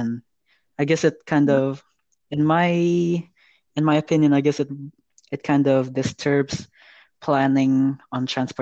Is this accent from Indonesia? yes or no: yes; Jakarta, Indonesia; English is a second language; I'm from Jakarta, the capital city.